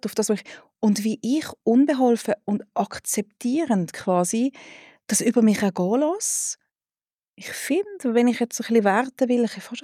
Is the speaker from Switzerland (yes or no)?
yes; Switzerland; born there; Ich glaube, es ist etwa wie 6-mal im Lotto gewinnen, ist es in der Schweiz auf die Welt zu komme